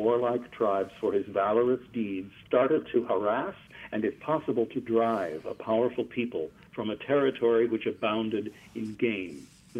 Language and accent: English; Washington, District of Columbia, United States; in the rotunda of the Capitol building in my hometown of Washington, D.C.